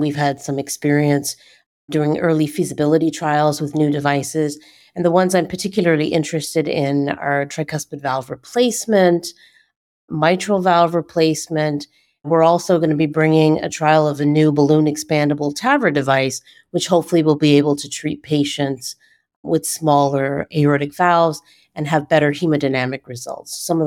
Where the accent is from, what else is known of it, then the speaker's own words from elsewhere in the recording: Newfoundland and Labrador, Canada; also born or lived in Montreal; I'm Canadian. I'm actually born and raised in Newfoundland, but I've spent the last 15 years working as an interventional cardiologist in Montreal at the Montreal Heart Institute.